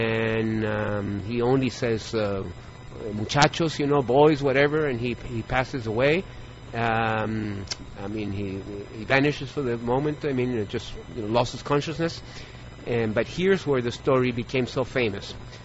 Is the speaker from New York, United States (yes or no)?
yes; New York, United States; born there; Yeah, my family's from Chile. My father used to work at the United Nations. And I was born in New York.